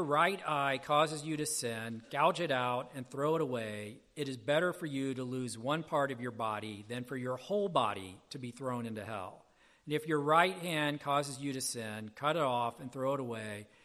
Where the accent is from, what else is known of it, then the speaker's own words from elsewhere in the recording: Deep South, United States; I grew up in the Deep South where the Southern Baptists just kind of took it as scripture that Christians can't drink at all, right?